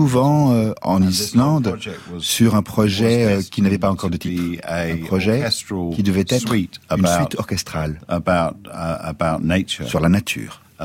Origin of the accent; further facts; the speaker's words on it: East of England, United Kingdom; il décrit beaucoup l'Essex, là où j'ai grandi, là où finalement je retourne souvent.